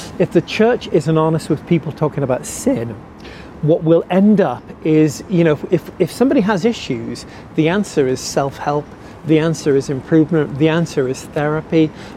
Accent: England, United Kingdom; After a while, I grew up in England, there's always a cloud in the sky.

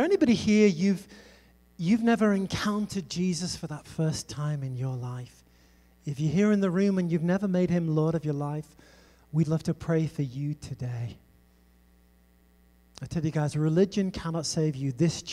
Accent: England, United Kingdom; And I'm from Old England. We're worse.

